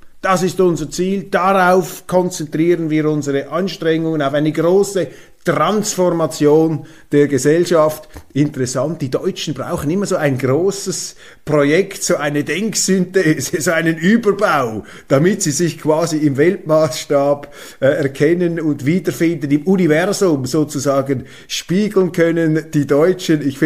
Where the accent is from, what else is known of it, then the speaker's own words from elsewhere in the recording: Switzerland; Scholz redet eigentlich ein bisschen wie ein Schweizer Bundesrat, wie ein Konsenspolitiker, wie sie bei uns in der Schweiz in der Regierung sind, in einem System, das gegenüber des Deutschen natürlich den Vorteil hat, dass wir die direkte Demokratie haben